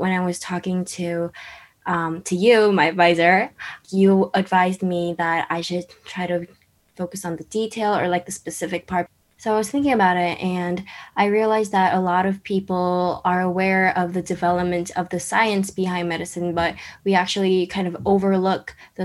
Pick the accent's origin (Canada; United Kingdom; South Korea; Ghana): South Korea; from Emma Alert School, and I'm a junior here, and I'm from South Korea.